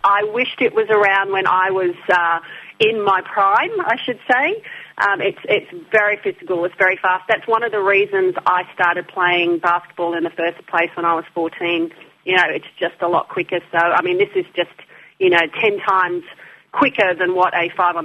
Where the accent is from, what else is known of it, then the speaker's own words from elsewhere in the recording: Papua New Guinea; born there; So I'm from Papua New Guinea by birth.